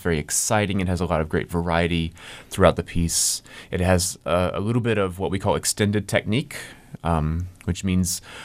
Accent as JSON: {"language": "English", "region": "North Carolina", "country": "United States", "tie": "born or raised there", "said": "I should mention that Carolina is from my home state of North Carolina, so I'm particularly proud of that."}